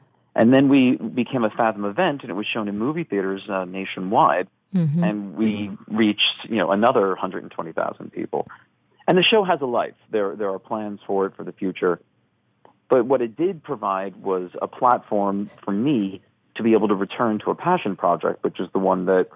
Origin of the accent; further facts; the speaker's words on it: New Jersey, United States; now in New York City, United States; I'm from here originally, as is Floyd. We're both. I'm from New Jersey.